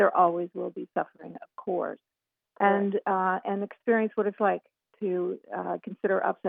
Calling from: Washington, District of Columbia, United States; Washington, D.C.

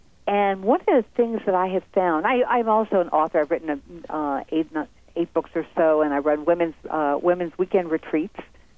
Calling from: Cincinnati, Ohio, United States; From Cincinnati, and it's dreary and not quite winter yet.

